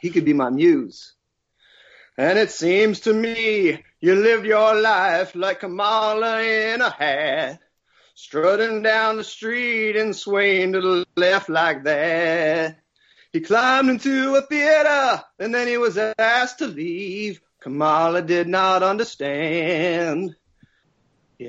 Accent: New York, United States; Hey, I'm from Long Island. I can fight.

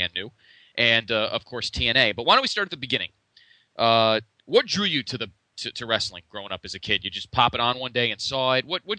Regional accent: Connecticut, United States; So Cornette, so that's pretty interesting because, like you said, I'm from Connecticut, so I remember the same thing as you.

